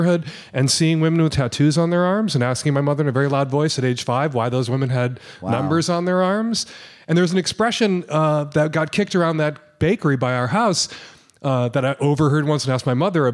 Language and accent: English; Chicago, Illinois, United States; Irish on north of Ridge and east of Ridge and Jewish west of Ridge Avenue. It was very. Very Irishy Jewy neighborhood.